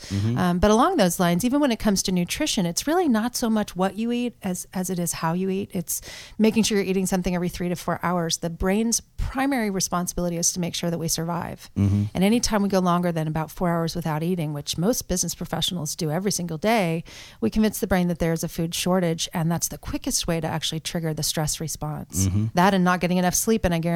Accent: Portland, Oregon, United States; Yeah, so born and raised in Portland, Oregon.

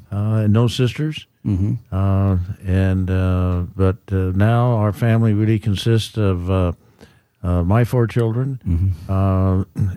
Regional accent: San Diego, California, United States; I was born in Mercy Hospital and grew up into my teenage years in Loma Portal, just a block up from NTC.

